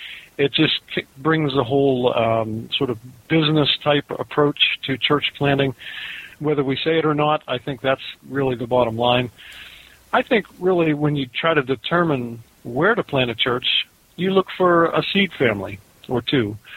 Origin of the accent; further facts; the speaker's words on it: Pittsburgh, Pennsylvania, United States; I was from the South Hills. We had a few families in the South Hills who were eager to see a church, a Reformed church planted.